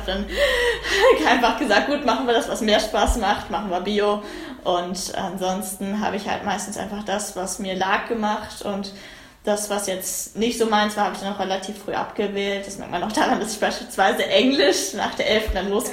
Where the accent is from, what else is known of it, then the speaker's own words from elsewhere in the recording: Peine, Lower Saxony, Germany; ich komme aus Peine, bin 14 Jahre alt